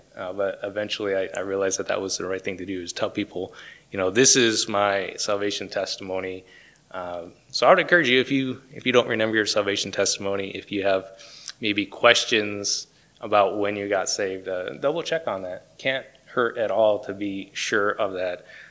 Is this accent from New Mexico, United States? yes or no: no; New York, United States; I guess growing up in New York, I had the privilege of being raised in a Christian family. My dad is a pastor there in New York today.